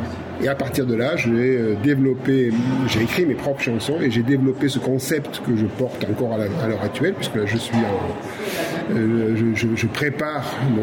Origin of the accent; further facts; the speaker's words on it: France; also born or lived in Dakar, Senegal; martiniquais, donc j'ai ces trois et quatre même, puisque j'ai grandi quand même en France, je suis arrivé très tôt en France. Donc j'ai grandi en France, donc j'ai les quatre cultures qui se mélangent en moi.